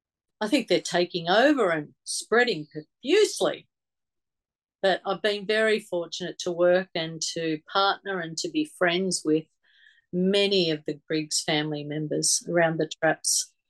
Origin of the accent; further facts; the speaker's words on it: Queensland, Australia; Well, I grew up in Queensland, but then I moved quite a lot. I moved with Dad when he moved for work. I'm one of 12 children.